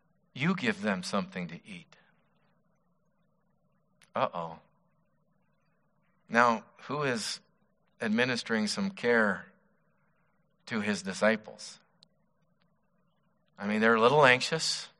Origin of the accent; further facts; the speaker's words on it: Wyoming, United States; Now, when I was growing up in Wyoming, you know, it was, don't you have the guts?